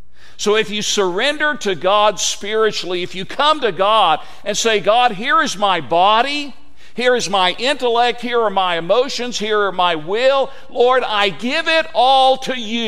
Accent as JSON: {"language": "English", "region": "Tennessee", "country": "United States", "tie": "born or raised there", "said": "that was a large part of my growing up in Tennessee. I mean, tobacco was a part of our lives."}